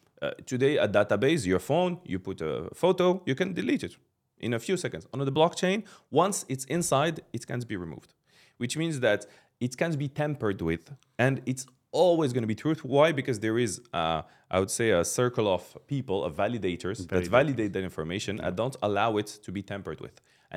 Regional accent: Morocco; also born or lived in Paris, France; now in Dubai, United Arab Emirates; I'm originally from Morocco, but I'm French Moroccan. Lived in Paris for over a decade and came here like 7 years ago.

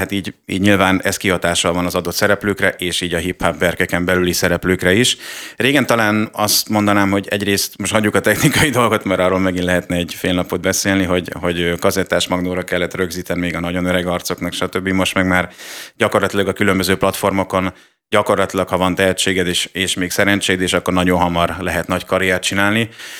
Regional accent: Budapest, Hungary; De hát valljuk be, én Budán nőttem fel.

